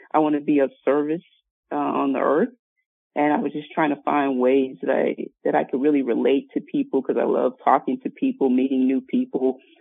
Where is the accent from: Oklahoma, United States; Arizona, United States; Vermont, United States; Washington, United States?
Arizona, United States; Phoenix; I'm from Phoenix, Arizona.